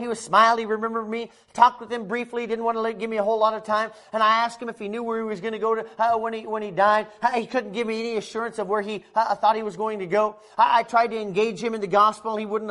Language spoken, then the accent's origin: English; Colorado, United States; I don't know that I've necessarily seen it out here in South Carolina, but growing up in Colorado and a place where just, you know, there are no trees anywhere for miles and miles.